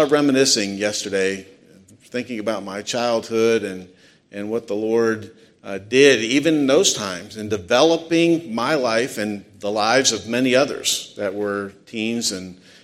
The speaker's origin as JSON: {"language": "English", "town": "Avella", "region": "Pennsylvania", "country": "United States", "tie": "born or raised there", "said": "I grew up in Avella, Pennsylvania, about 30 miles apart."}